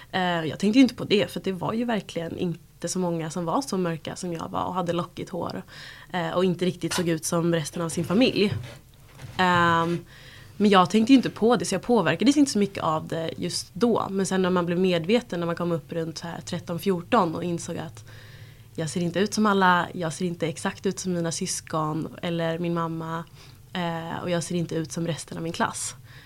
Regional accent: Skåne, Sweden; also born or lived in Pretoria, South Africa; min mamma var indisk och pappan, vad vi vet då, är sydafrikan. Så jag blev adopterad därifrån när jag var 2 månader. Och sen dess har jag bott i Skåne på Österlen.

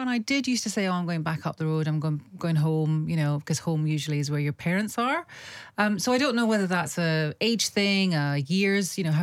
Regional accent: Glasgow, Scotland, United Kingdom; moved away as an adult; I think maybe because I moved away from Glasgow roughly about 98, 99, and it's been a long time. It's like 25 years. Is that so? I'm almost reaching a midpoint actually, where it was maybe 25 there and 25 here.

